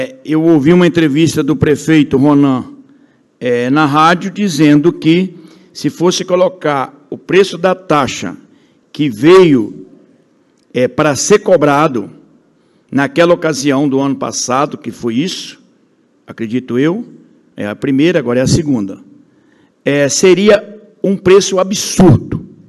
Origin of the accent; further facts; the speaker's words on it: Itaguaçu, Espírito Santo, Brazil; ela se formou professora na minha cidade natal, Itaguaçu